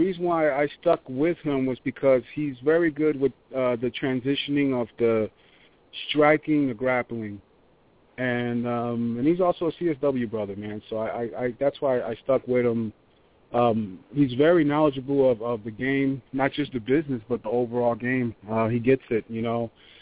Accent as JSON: {"language": "English", "town": "Brooklyn", "region": "New York", "country": "United States", "also_born_or_lived": "New Jersey", "said": "I was from Brooklyn, New York. I lived a little bit in Jersey where I started my boxing and Muay Thai adventures."}